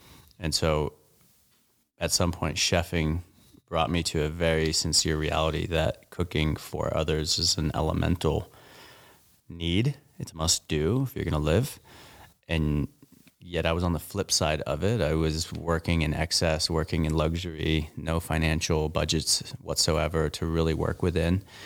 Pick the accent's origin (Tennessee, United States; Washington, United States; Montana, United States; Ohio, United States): Montana, United States; it's quite a migration for a Jewish Mexican kid growing up in Southwest Montana to have someone reflect that back.